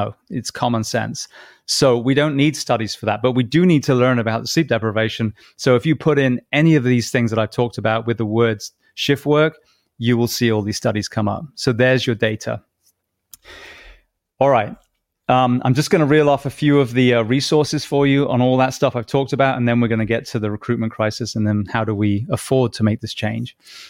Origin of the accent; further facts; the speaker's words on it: United Kingdom; Being British, you know, back in the Victorian times